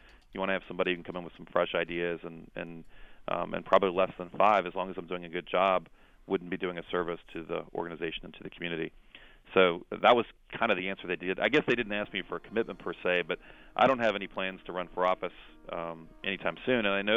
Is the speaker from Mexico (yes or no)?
no; Kenton, Kentucky, United States; also born or lived in Campbell; I was born in a hospital in Campbell. I grew up in Kenton, and now I live in Boone.